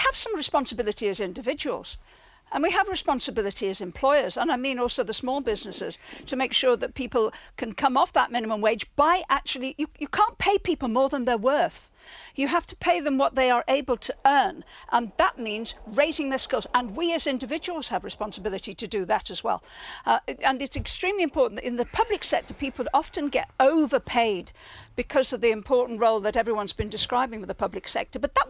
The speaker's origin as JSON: {"language": "English", "town": "Liverpool", "region": "North West England", "country": "United Kingdom", "said": "I'm a Scouser."}